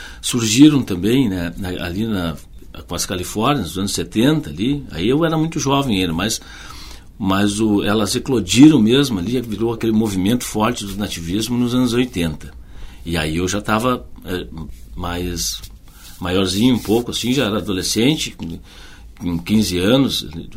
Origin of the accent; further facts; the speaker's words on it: Caxias do Sul, Rio Grande do Sul, Brazil; now in Porto Alegre, Brazil; E eu vim de Caxias e vim para tocar na Pauperia.